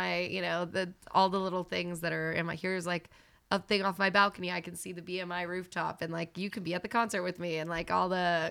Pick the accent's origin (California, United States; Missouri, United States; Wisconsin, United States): California, United States; Rancho Cucamonga; I'm from Rancho Cucamonga, California.